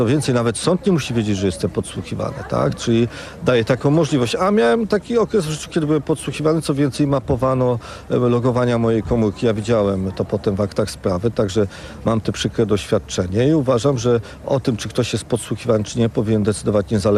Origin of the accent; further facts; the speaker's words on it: Sopot, Pomeranian Voivodeship, Poland; Ja się wychowałem w Sopocie